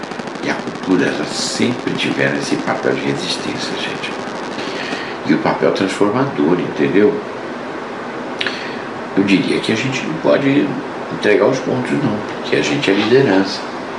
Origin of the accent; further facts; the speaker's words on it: Santos, São Paulo, Brazil; Olha, Santos, que é a cidade de onde eu venho, uma cidade muito politizada. Na rua que eu morava tinha os líderes portuários, nasci na época da guerra, e meu pai foi um revolucionário constitucionalista, minha mãe era educadora.